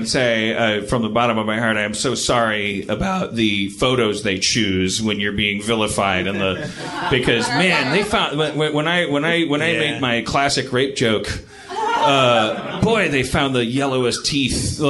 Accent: United States; I'm an American.

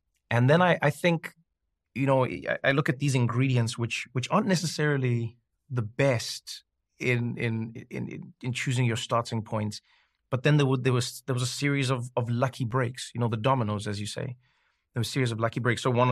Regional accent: South Africa; I was born and raised in South Africa, right? I was born in 1984. So that was, you know, 6 years before apartheid ended, born to a black mother and a white father

